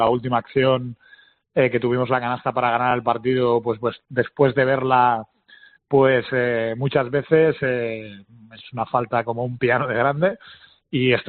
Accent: Badalona, Catalonia, Spain; Yo soy de Badalona, o sea, para mí primero es bastante especial

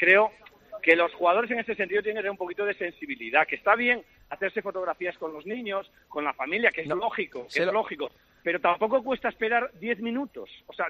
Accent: Madrid, Community of Madrid, Spain; yo soy de Madrid de pequeñito.

